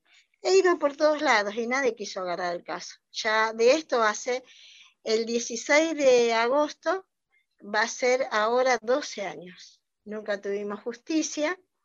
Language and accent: Spanish; General Alvear, Mendoza, Argentina; yo soy de General Alvear, Mendoza